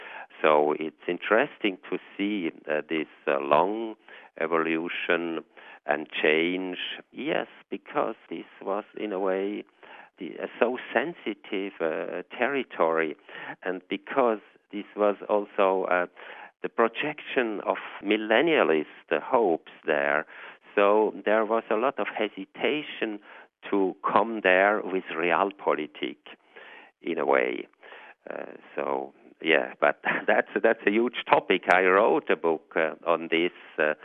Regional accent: Switzerland; English is a second language; now in Australia; So you see me here anyway. I'm from Europe, from Switzerland. So I have been attracted here.

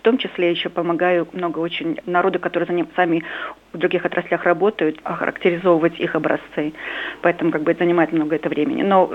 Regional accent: Western Belarus, Belarus; born there; Я вообще родилась в Беларуси, в крохотном городке в Западной Беларуси, где всего две школы-то было.

